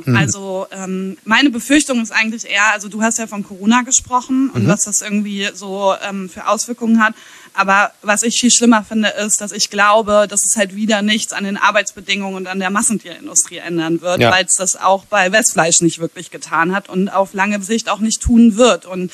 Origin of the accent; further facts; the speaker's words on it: Ahaus, North Rhine-Westphalia, Germany; Wir stehen beide als Söhne und Töchter der Stadt Ahaus im Wikipedia-Eintrag.